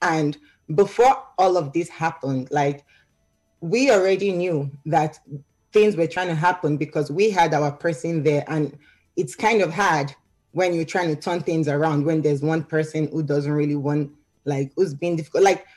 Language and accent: English; Delta, Nigeria; we're from Delta State. Like, so, like, that's our hometown. Like, we're from Niger Delta.